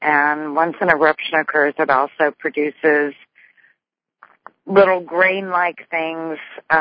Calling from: Missouri, United States; I'm calling from Missouri.

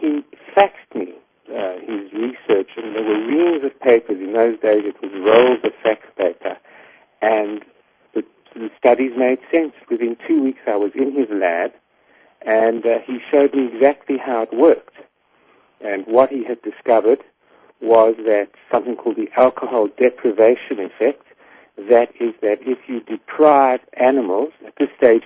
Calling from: Tel Aviv, Tel Aviv District, Israel; Well, I'm actually in Tel Aviv, in Israel at the moment.

